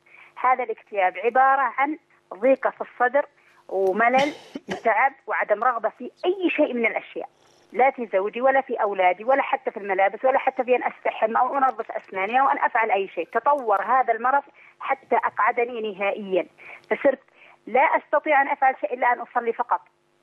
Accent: Saudi Arabia; أنا من السعودية يا شيخ.

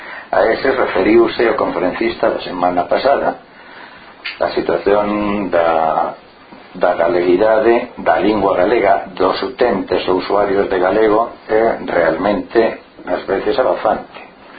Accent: Valladolid, Castile and León, Spain; A miña, porque son de Valladolid.

